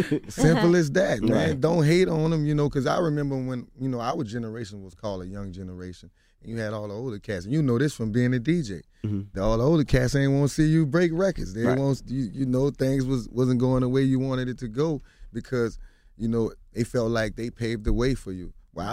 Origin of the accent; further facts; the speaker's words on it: the South, United States; not because I was from the South